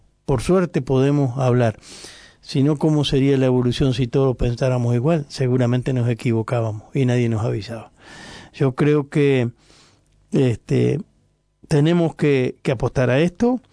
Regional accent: Uruguay; En nuestro país, es una característica que somos pocos uruguayos, ¿verdad?

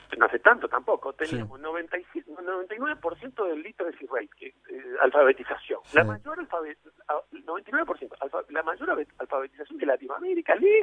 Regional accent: Uruguay

